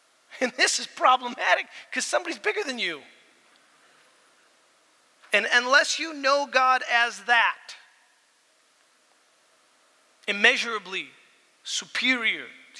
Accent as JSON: {"language": "English", "country": "United States", "said": "Wait a minute, I'm an American."}